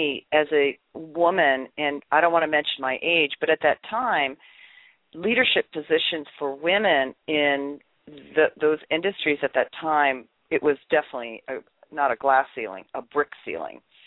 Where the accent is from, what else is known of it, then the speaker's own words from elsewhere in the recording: Van Nuys, California, United States; I was born in Los Angeles County. I'm a California native, which is a rare breed here in California, and grew up, I always say, cruising the boulevard in Van Nuys.